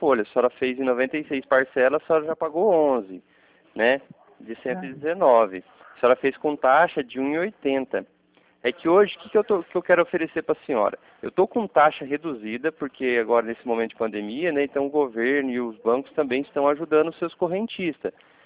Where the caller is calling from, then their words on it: Cornélio Procópio, Paraná, Brazil; Ah, eu estou na cidade de Cornélio Procópio, Paraná, ao lado de Londrina.